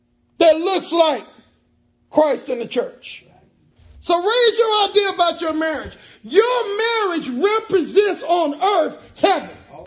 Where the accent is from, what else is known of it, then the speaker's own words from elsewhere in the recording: Charlotte, North Carolina, United States; I grew up in Charlotte, North Carolina, and where Jim Baker was.